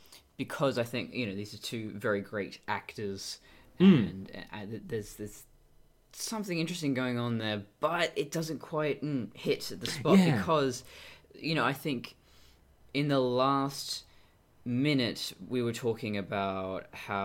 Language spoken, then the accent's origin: English; Australia; as an Australian